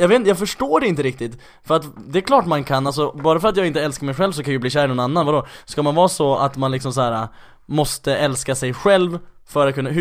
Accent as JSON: {"language": "Swedish", "town": "Skellefteå", "region": "Västerbotten County", "country": "Sweden", "said": "Det fanns en man i Skellefteå där jag kommer ifrån"}